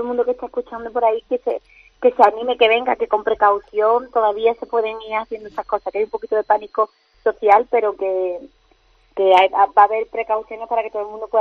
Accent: Málaga, Andalusia, Spain; Una obra que habla de Málaga. Es un homenaje a de donde vengo, al barrio. Yo nací en El Bulto, estuve muy poco en ese barrio que ya no existe.

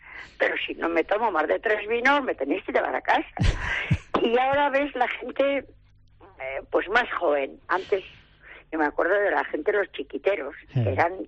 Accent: Maestu, Basque Country, Spain; yo soy de la montaña, soy de Maestu, pero la Rioja Alavesa a mí siempre me tira.

